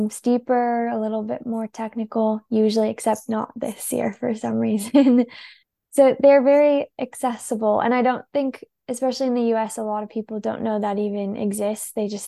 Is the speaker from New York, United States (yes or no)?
no; Salt Lake City, Utah, United States; And I grew up in Salt Lake City, Utah, which, if people haven't been or know, it's a really mountainous place.